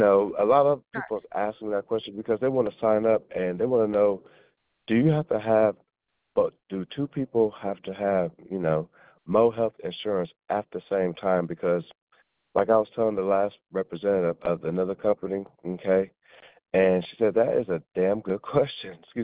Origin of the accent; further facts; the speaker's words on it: Kirkwood, Missouri, United States; because I'm from Meacham Park Kirkwood